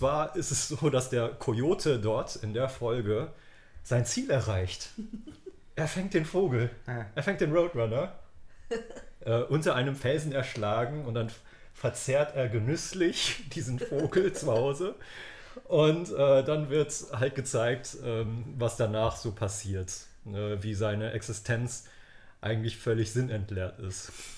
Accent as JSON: {"language": "German", "region": "North Rhine-Westphalia", "country": "Germany", "said": "Ja, ich bin aus dem Ruhrpott, so, das ist meine Ausrede jetzt gerade."}